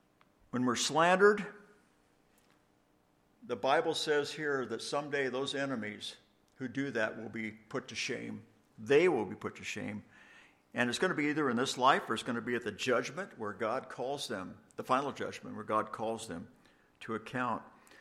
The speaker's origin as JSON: {"language": "English", "country": "United States", "said": "You know, I'm an American missionary pastor who lives in reasonable tranquility."}